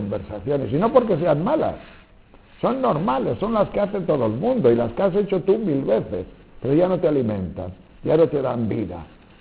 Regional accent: León, Castile and León, Spain; Ya sabéis que a los osos les gusta mucho la miel, por mi tierra de León hay osos

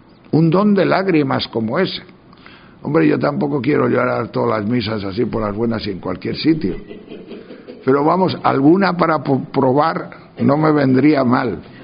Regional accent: Tejerina, Castile and León, Spain; En Tejerina, que es mi pueblo, solo braman las vacas y los toros.

